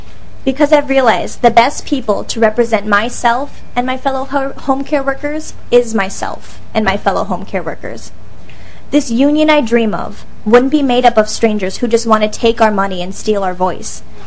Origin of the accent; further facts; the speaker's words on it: Rosemount, Minnesota, United States; I'm 23 years old, and I'm from Rosemount.